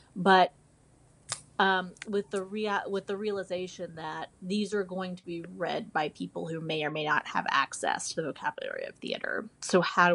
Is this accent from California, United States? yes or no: no; Tallahassee, Florida, United States; look, I grew up in Tallahassee, Florida.